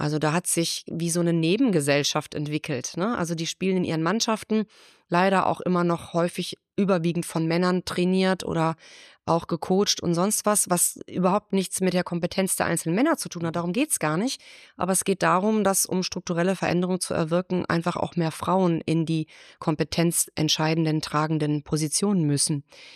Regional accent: Bielefeld, North Rhine-Westphalia, Germany; Also, ich komme ja eigentlich aus Bielefeld. Und ich bin schon zu meinen Grundschulzeiten mit meinem Papa damals auf den Ascheplätzen der Arminia rumgetobt.

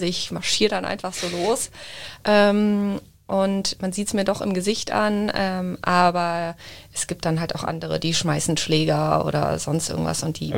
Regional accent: Düsseldorf, North Rhine-Westphalia, Germany; now in Munich, Germany; Also ich bin ja eigentlich aus Düsseldorf und bis heute habe ich mit denen Kontakt, obwohl ich ja in München wohne.

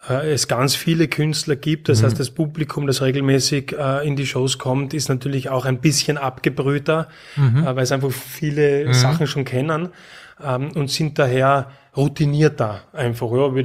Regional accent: Graz, Styria, Austria; Ich bin in Graz aufgewachsen.

